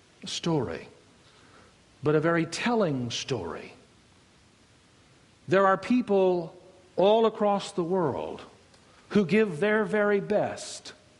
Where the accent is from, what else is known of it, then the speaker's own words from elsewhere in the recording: United States; We as Americans give more. As American Christians, we give more to our government through taxes and all the other kinds of things.